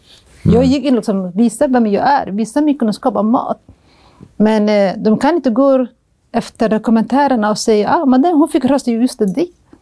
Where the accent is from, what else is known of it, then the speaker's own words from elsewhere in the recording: Somalia; now in Sweden; Jag är född och uppväxt i Somalia.